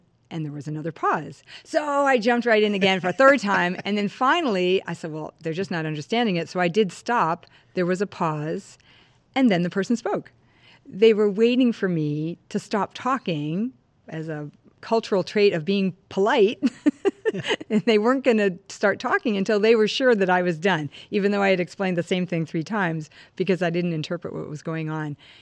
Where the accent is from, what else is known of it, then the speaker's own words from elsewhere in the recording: New England, United States; I'm also from New England, so we're very fast talkers, and we just move and talk and do everything quickly up there in the Northeast.